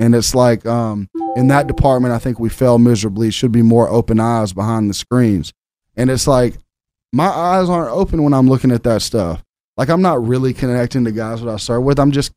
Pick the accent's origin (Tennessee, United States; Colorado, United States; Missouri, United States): Tennessee, United States; Memphis; I'm from Memphis.